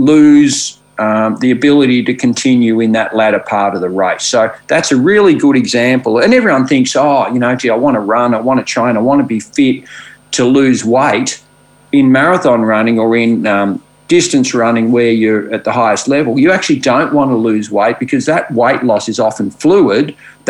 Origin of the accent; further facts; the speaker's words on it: Ballarat, Victoria, Australia; I'm born and bred in Ballarat here in Victoria, and it's pretty chilly, as you could imagine.